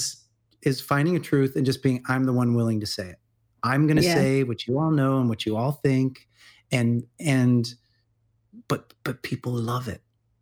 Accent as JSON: {"language": "English", "region": "Midwest", "country": "United States", "tie": "born or raised there", "said": "I grew up in the Midwest. So there's even more of a culture of being careful in a way."}